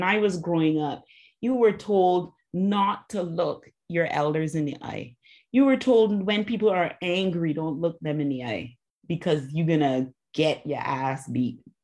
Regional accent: Barbados; And I'm from the Caribbean. I grew up in Barbados.

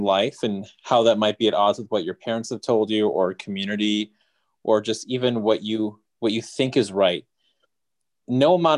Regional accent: Chicago, Illinois, United States; But I was born and raised in Chicago and, you know, was from a family that was very kind of typical immigrant, you know, the kind of East meets West.

